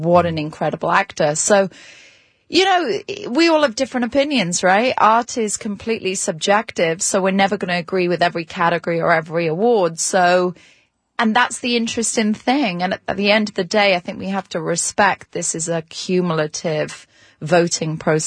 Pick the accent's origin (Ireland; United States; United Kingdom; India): United Kingdom; Wales; And me being Welsh, you know, I've always been brought